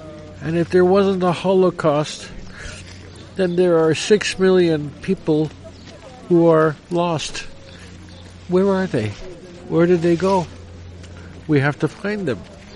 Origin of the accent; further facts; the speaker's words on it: Canada; I am from Canada, where we have incredible freedom